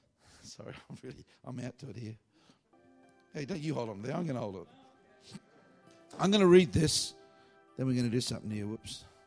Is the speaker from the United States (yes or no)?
no; Australia; I want to back my own nation. I'm an Aussie.